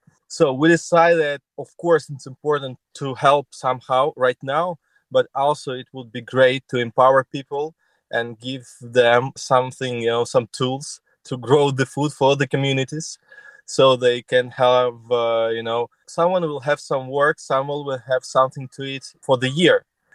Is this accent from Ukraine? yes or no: yes; Kyiv, Ukraine; English is a second language; I'm from Kyiv